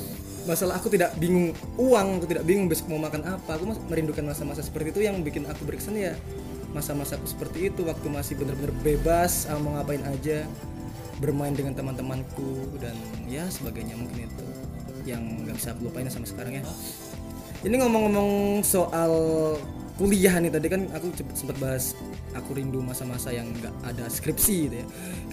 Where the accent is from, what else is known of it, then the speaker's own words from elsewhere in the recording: Papua, Indonesia; Padahal waktu itu saya dari Papua menuju ke sini bertiga mas.